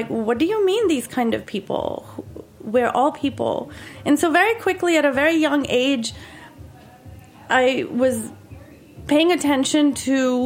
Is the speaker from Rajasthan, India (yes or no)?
no; Mumbai, Maharashtra, India; I grew up in Bombay, which is, a big city. Lots of people, 21 million people, no farmland in sight.